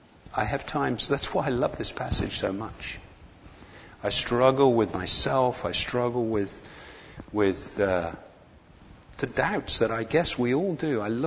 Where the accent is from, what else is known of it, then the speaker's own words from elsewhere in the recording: Texas, United States; accent: Texas; He said, didn't think my Texas accent was coming on very well.